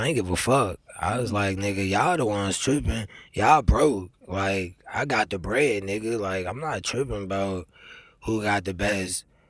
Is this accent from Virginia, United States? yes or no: yes; Richmond, Virginia, United States; I'm not from Atlanta. Mm-hmm. I'm from Richmond, Virginia, but yeah.